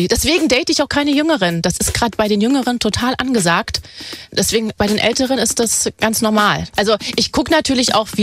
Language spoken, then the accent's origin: German; Berlin, Germany; Ja, ich bin im Plattenbau groß geworden, in Hellersdorf-Marzahn.